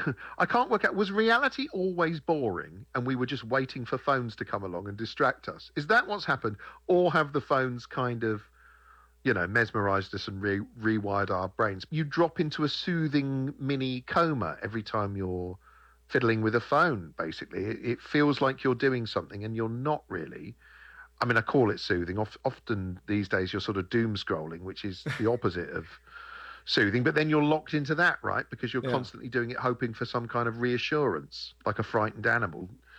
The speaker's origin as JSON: {"language": "English", "country": "United Kingdom", "said": "especially being British, you can't help being British growing up"}